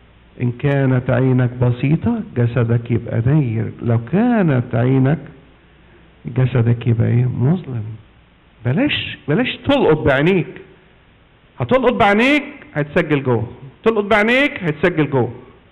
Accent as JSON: {"language": "Arabic", "country": "Egypt", "said": "بصوا بقى في مثل عندنا في مصر يقول لك الهروب نص الجدعان"}